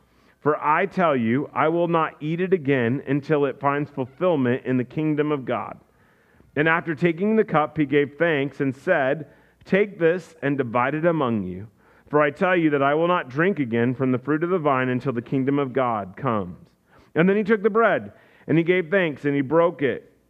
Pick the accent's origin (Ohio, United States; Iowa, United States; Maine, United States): Iowa, United States; I grew up in Iowa, and they had the South Dakota State Jackrabbits.